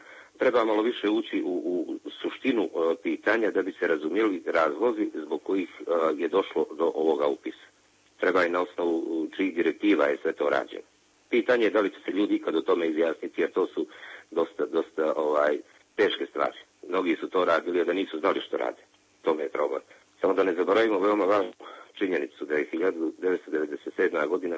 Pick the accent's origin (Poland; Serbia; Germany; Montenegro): Montenegro; Mi građani države Crne Gore teško i uz mnogo odricanja smo se izborili za vjersku toleranciju ovdje kod nas u Crnoj Gori.